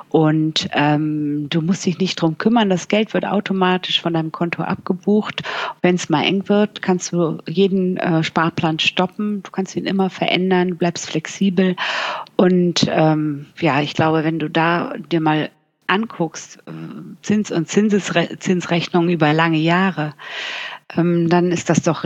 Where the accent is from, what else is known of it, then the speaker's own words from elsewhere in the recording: Bremen, Germany; now in Cologne, Germany; ich komme aus Bremen. Nein, ich lebe ja schon seit Jahren nicht mehr in Bremen. Ich komme aus Bremen und ich lebe aber in Köln.